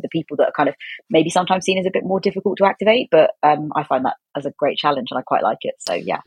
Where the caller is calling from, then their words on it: South East England, United Kingdom; Yeah. In rural Oxfordshire.